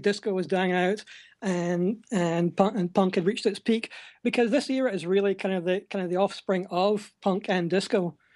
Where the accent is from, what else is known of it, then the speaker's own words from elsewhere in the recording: Scotland, United Kingdom; I'm a Scottish person